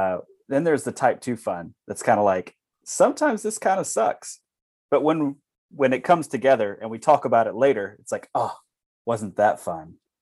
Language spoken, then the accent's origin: English; Deep South, United States; I'm not from Wisconsin. I'm from the deep south, Alabama, Louisiana.